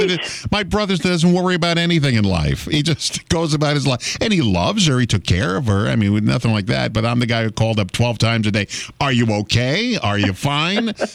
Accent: Bronx, New York, United States; I mean, when I grew up in the Bronx, we had a zoo.

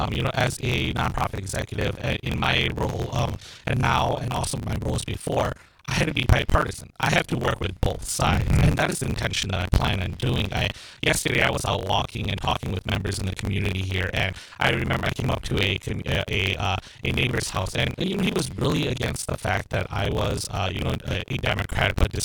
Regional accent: Weston, Wisconsin, United States; also born or lived in Wausau; So, obviously, I was born in Wausau, Wisconsin, raised in Weston, graduated from DC Everest

